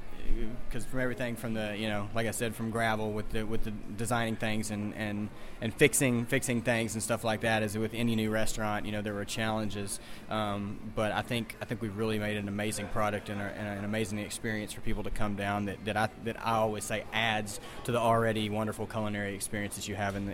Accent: the South, United States; everything we've learned from the way that we grew up here in the South and the Delta and all those wonderful things.

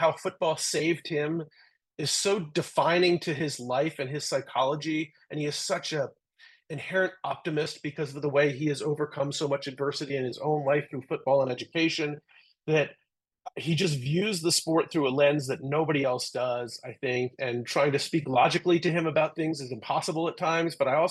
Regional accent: Delaware, United States; Like I grew up in Delaware, about 20 minutes outside of Philly

